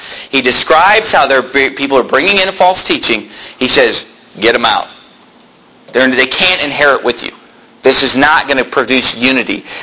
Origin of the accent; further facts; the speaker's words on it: California, United States; born or raised there